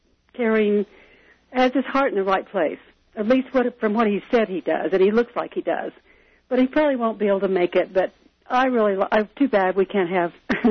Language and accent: English; Kansas, United States; moved away; I came out here from Kansas 3 or 4 years ago, and it's a great state, and I'm homesick. But and we have talk shows there, but they're mostly conservative